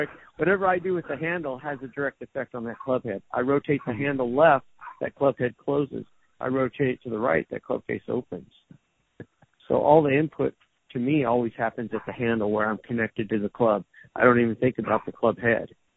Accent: California, United States; moved away as an adult; now in Las Vegas, United States; Well, I grew up in Southern California

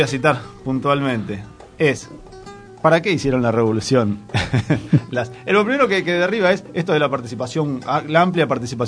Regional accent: Argentina; la revolución que más nos pega a nosotros como argentinos es la de 1810.

